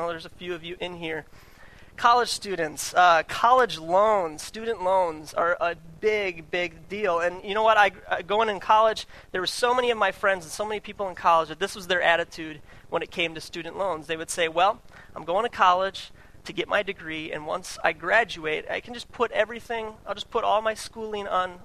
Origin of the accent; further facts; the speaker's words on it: Minnesota, United States; But I'm from Minnesota originally, and I am a Minnesota Vikings fan.